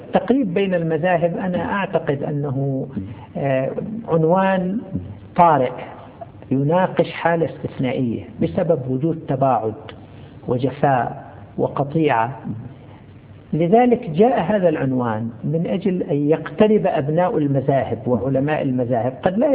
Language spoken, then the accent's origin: Arabic; Saudi Arabia; كتب أحد الكتاب عندنا في المملكة العربية السعودية